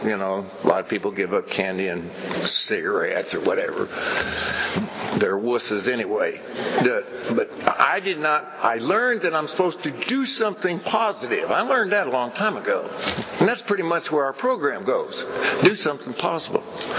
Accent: California, United States; But just so you know, I'm a redneck from Tulare County.

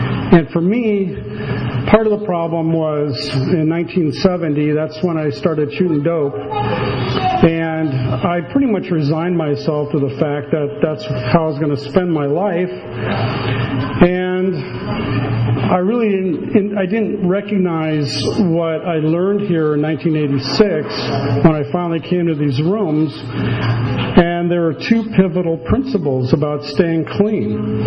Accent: Chicago, Illinois, United States; I grew up in Chicago.

